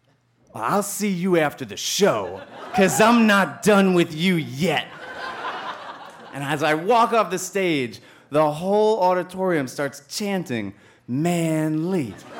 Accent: Long Island, New York, United States; born or raised there

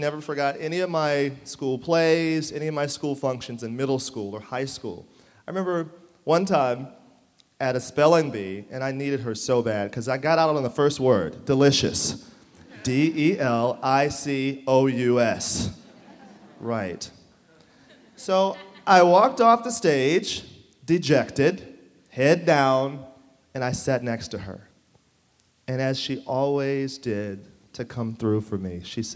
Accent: Detroit, Michigan, United States; I was back home, finally, after a 10-year journey at my hometown in Detroit.

